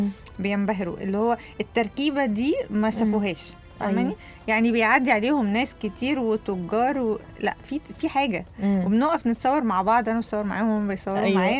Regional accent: Egypt; عندنا في مصر يمكن ما عندناش الحته دي قوي

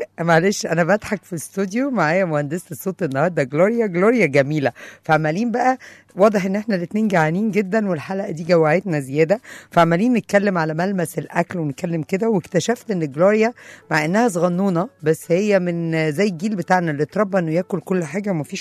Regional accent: Mansoura, Dakahlia, Egypt; احنا جماعه من المنصوره فاحنا عندنا اكل البط ده شيء مهم جدا جدا جدا.

